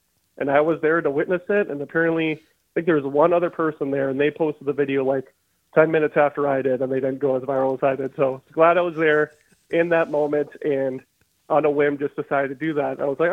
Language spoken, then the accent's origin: English; Duluth, Minnesota, United States; Yeah, so I grew up in Duluth, Minnesota, so a couple hours north of Minneapolis.